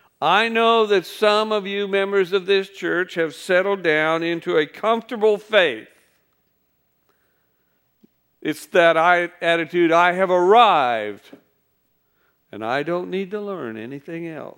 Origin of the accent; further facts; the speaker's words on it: Illinois, United States; I grew up in Illinois. I come from farming stock. A lot of German background in that.